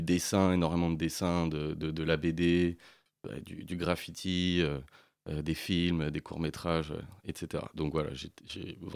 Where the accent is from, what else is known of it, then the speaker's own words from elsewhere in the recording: Rennes, Brittany, France; also born or lived in Morlaix; En fait, j'ai grandi à Rennes, mais après, on est allé à Morlaix.